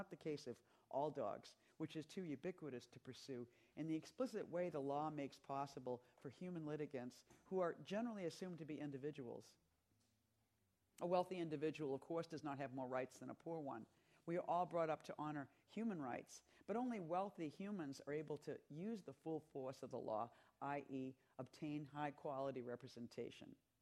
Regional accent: Boston, Massachusetts, United States; also born or lived in San Diego; now in New York, United States; I've lived in New York. I grew up in Boston, and I left Boston in 1974. And I've lived in New York ever since.

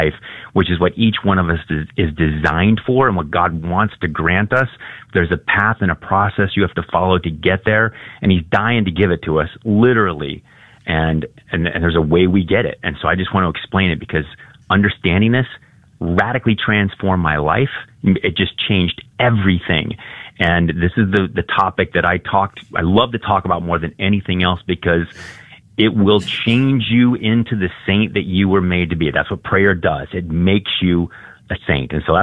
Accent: Dallas, Texas, United States; I love coming back to Texas. It's my home state. I was born in Dallas.

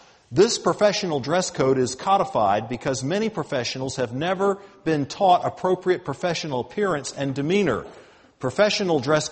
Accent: the South, United States; And I admit I'm from the South, but I didn't type that.

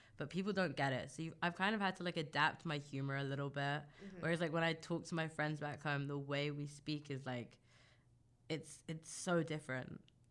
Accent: London, United Kingdom; I grew up in London and went to a university in London.

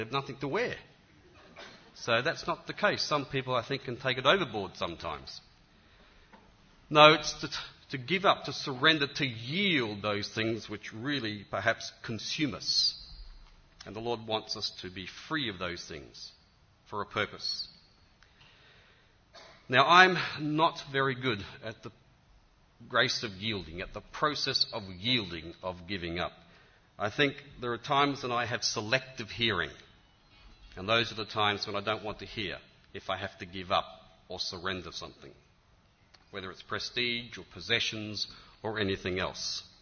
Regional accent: Australia; accent: Australian; an Australian-American dictionary, because I think he was the only one who could really understand my accent.

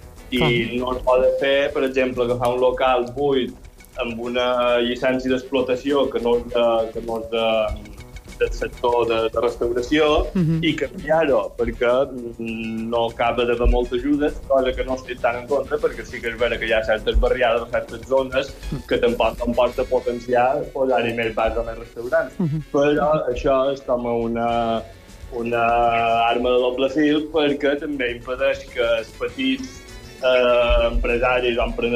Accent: Montuïri, Balearic Islands, Spain

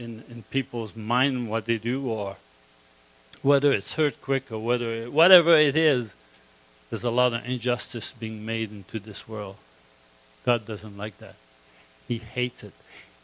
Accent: Quebec, Canada; born there; I was born in Quebec

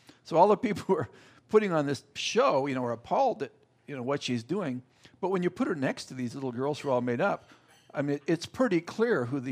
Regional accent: Canada; I'm Canadian originally

